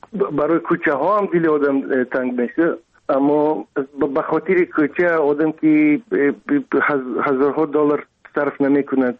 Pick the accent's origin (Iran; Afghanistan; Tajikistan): Tajikistan; Dushanbe; من حیران شدم از اینکه چطور یک شهری با اصطلاح تاجیکی زمانوی مدرن پیشرفته خیلی دوست داشتم، خیلی دوست داشتم دوشنبه